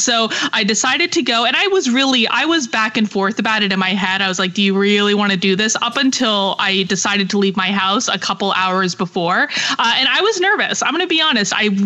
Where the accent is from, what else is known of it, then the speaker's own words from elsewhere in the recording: Vermont, United States; I grew up in Vermont. I have loved Bernie Sanders my entire life.